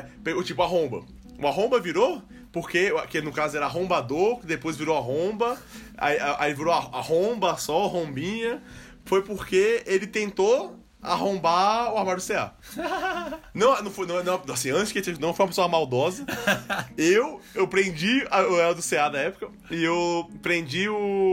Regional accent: Recife, Pernambuco, Brazil; now in Brasília, Brazil; Justamente porque eu cheguei eu vim de Recife, né? Eu cheguei no ensino médio, na oitava série ainda.

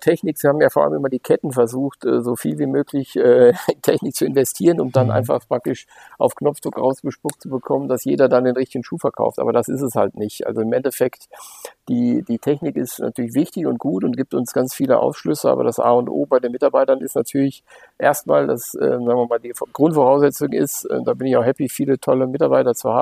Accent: Bad Berleburg, North Rhine-Westphalia, Germany; born there; der Weltmarktführer sitzt in Bad Berleburg, wo ich geboren bin

